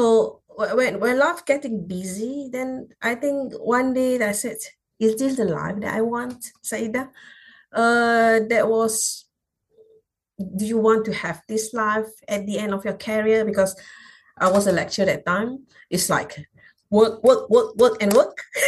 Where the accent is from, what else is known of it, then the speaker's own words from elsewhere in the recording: Malaysia; I'm originally from Southeast Asian, from Malaysia. I'm a Muslim.